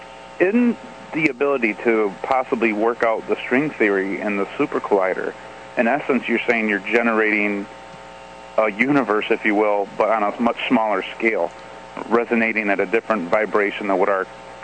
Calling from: Grand Rapids, Michigan, United States; from Grand Rapids, Michigan.

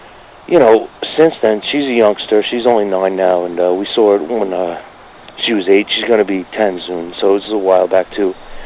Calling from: New York, United States; I'm calling from New York.

